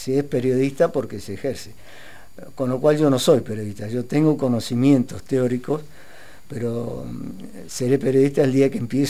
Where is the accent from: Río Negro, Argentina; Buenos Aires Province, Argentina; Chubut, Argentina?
Río Negro, Argentina; Viedma; Y sí, porque Viedma, yo soy nativo de acá, Viedma es una de las ciudades más lindas del país